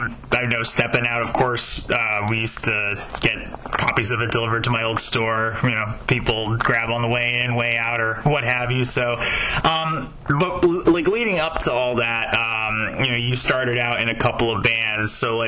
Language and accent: English; New Jersey, United States; I am not a technical Jersey baby. I was born out of state, but I was taken back here immediately after birth.